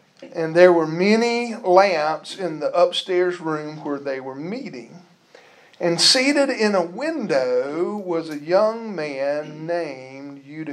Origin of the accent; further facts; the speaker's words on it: Louisiana, United States; growing up in South Louisiana, it was hot, so, muggy.